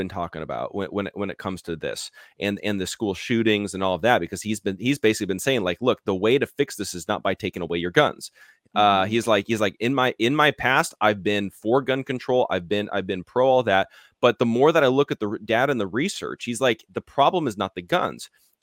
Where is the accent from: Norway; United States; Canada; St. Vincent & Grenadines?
Norway; I'm Norwegian. So Frozen takes place in my home country, basically, right? There's no Native Americans that live in Norway